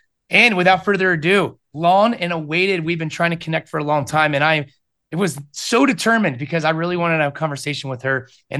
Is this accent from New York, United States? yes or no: no; Michigan, United States; And growing up in Michigan, Michigan State had this kind of just this aura around it.